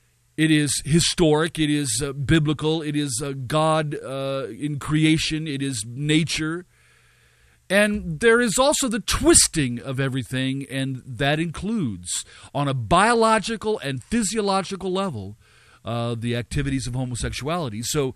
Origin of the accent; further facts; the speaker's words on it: United States; and I would speak as an American